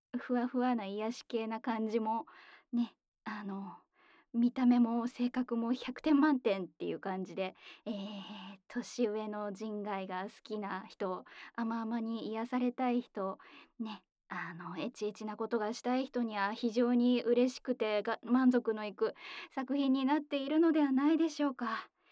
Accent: Kyoto, Japan; 私の出身地である京都府の京都弁の、鬼の末裔ということで

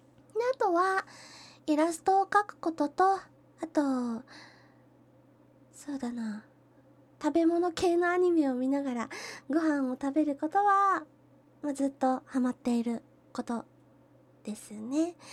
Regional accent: Kyushu, Japan; 出身地は、九州のどこかです。食べ物の美味しいところです。

